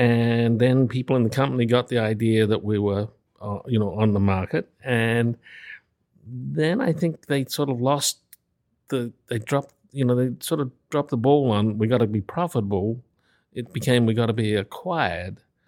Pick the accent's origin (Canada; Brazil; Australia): Australia; moved away as an adult; now in United States; Well, I grew up in Australia in a very moderate household.